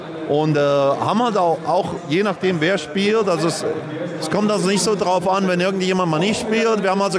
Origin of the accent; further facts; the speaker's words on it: Germany; now in United States; ich bin ja auch in Deutschland aufgewachsen